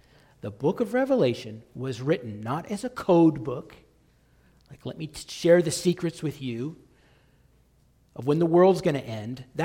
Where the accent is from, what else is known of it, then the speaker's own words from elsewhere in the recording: Kent, Washington, United States; I'm from Kent, Washington, like a suburb of Seattle.